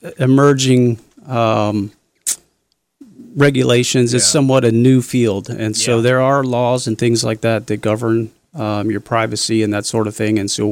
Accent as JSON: {"language": "English", "town": "Charles City", "region": "Virginia", "country": "United States", "tie": "born or raised there", "said": "I grew up mostly in Charles City. And so for me, that was home. I've moved away quite a few times over the years"}